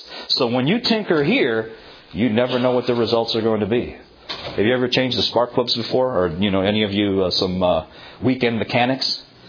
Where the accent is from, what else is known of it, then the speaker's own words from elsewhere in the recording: Toronto, Ontario, Canada; It's kind of like, I'm from Toronto, so I got to use this team.